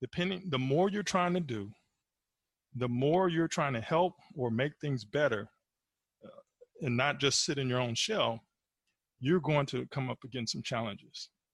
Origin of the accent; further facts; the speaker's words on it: the South, United States; Because growing up in the South, you know, a lot of Southern traditions